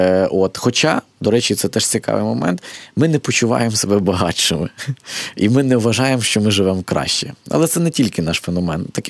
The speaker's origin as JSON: {"language": "Ukrainian", "town": "Lviv", "region": "Lviv Oblast", "country": "Ukraine", "tie": "born or raised there", "said": "я виріс у Львові на такому там теж масиві, звичайному спальному районі."}